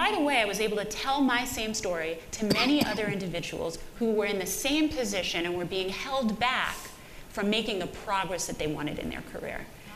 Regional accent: Brooklyn, New York, United States; And I took that as, I'm from Brooklyn, what are you talking about?

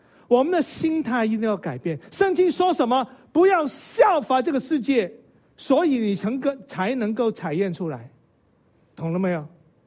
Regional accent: China; 有时候我们觉得我们是中国人哈，他是老美

